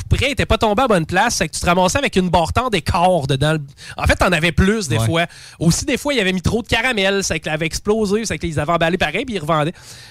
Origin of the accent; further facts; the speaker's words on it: Val-Bélair, Quebec, Canada; Mais, t'as peur, on vient de Val-Belair, nous autres. Ça voulait dire, quand tu viens de Val-Belair